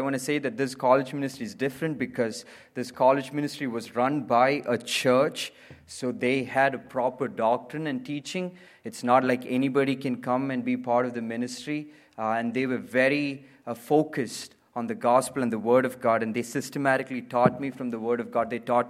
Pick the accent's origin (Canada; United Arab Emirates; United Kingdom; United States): United Arab Emirates; Abu Dhabi; I was born and raised in Abu Dhabi. It's a state, capital state in United Arab Emirates. I grew up in a Christian family